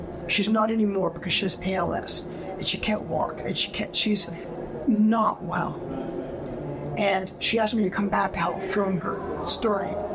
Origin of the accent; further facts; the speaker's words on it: Canada; Yeah, well, I'm originally from Canada.